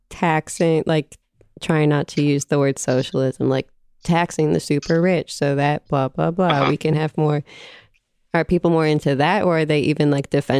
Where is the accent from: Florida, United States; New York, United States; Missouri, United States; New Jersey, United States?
New Jersey, United States; Because I've always been curious about that stuff since I'm from a very blue place. I'm from New Jersey